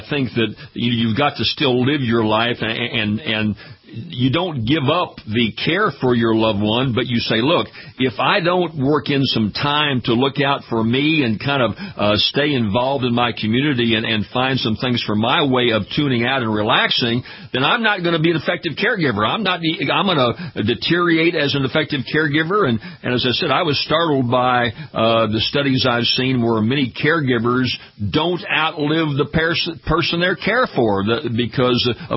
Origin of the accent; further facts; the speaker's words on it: Kansas City, Missouri, United States; born there; I was born in Kansas City, Missouri. I know that area well